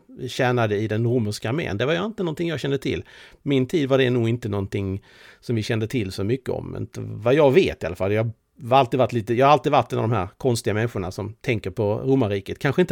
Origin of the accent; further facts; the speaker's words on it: Skåne, Sweden; Och som skåning stör jag mig faktiskt ganska ofta på att Uppåkra inte nämns